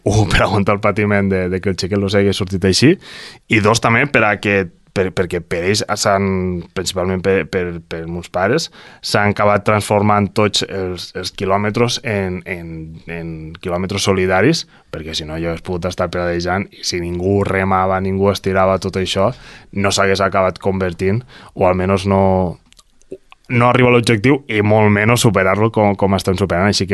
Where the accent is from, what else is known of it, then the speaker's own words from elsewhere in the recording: Roquetes, Catalonia, Spain; si algú té preguntes d'on ets, doncs mira, de roquetes vinc, de roquetes baixo